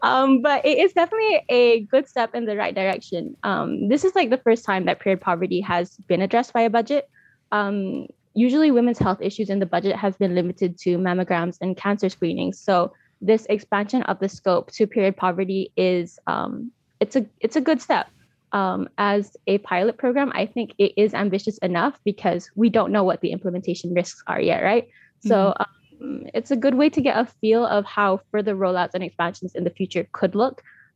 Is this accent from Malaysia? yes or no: yes; Malaysia